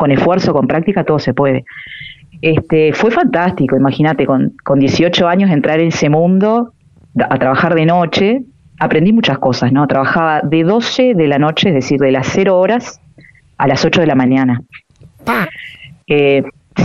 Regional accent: Punta del Este, Maldonado, Uruguay; Yo tengo 43 años, me crié en Punta del Este y me crié en la punta misma de Punta del Este. Es decir, la casita donde vivimos con mi familia está rodeada de mar. Las cuatro esquinas tienen mar.

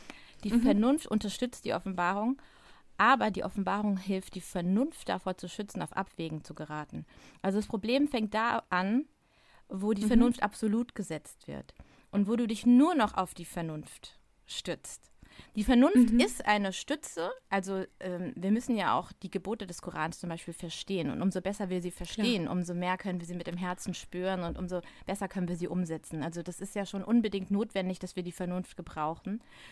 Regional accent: Frankfurt, Hesse, Germany; ich bin ja aus Frankfurt

